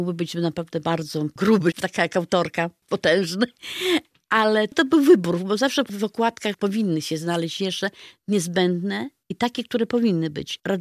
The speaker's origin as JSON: {"language": "Polish", "region": "Podlaskie Voivodeship", "country": "Poland", "said": "My jesteśmy stąd, z pogranicza, z Litwy, z Polski, Białorusi. Jesteśmy, nasz rodowód jest bardzo taki splątany. Nasza krew jest splątana, czyli u nas wszystkich tutaj, na Podlasiu, na pograniczu"}